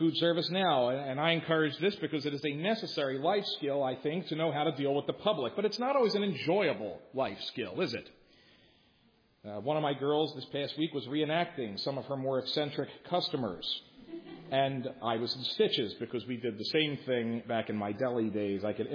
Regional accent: Philadelphia, Pennsylvania, United States; But if I'm honest, you know, like, look, I'm from Philly.

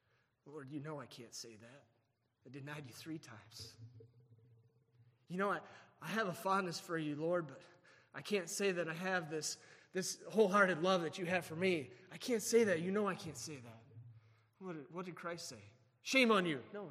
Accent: Indiana, United States; I grew up in Indiana. We had farmland of Indiana, nice country, corn everywhere.

